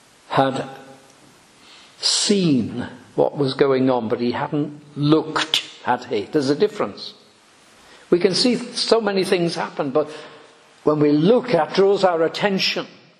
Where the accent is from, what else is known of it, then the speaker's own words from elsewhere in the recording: Liverpool, North West England, United Kingdom; J.C. Ryle, late great bishop of Liverpool, my hometown